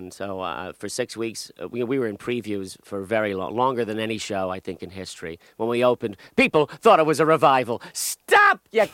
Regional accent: Bayonne, New Jersey, United States; Yeah, I'm from Bayonne.

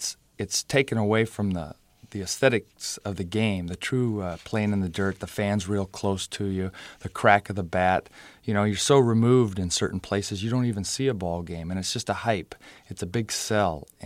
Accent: Boston, Massachusetts, United States; I'm a Bostonian. I would never play for the Yankees.

